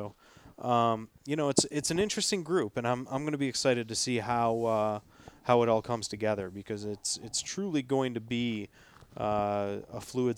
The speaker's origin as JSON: {"language": "English", "country": "United States", "tie": "born or raised there", "said": "I lived, I grew up, was born, was raised very close to Canada, just across the border."}